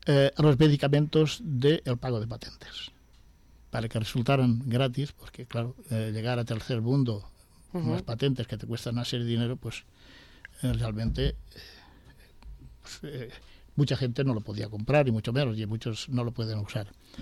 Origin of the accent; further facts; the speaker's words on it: Spain; soy español